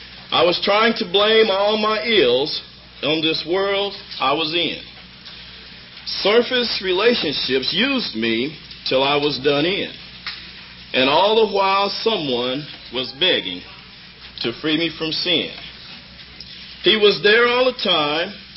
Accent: Wichita, Kansas, United States; I'm from Wichita, Kansas.

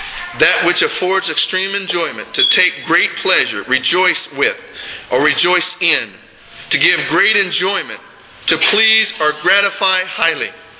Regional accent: United States; born there; Lord, I thank you that I was born in America.

